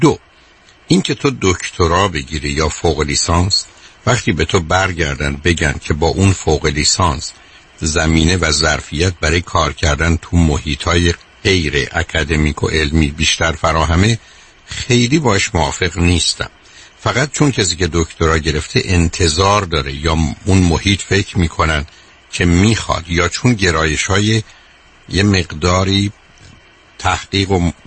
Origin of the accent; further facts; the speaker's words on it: Iran; moved away; مثل ماهایی که از ایران آمدیم